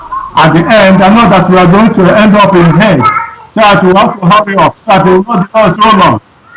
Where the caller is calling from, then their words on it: Cologne, North Rhine-Westphalia, Germany; I'm calling from Germany, Cologne, Germany.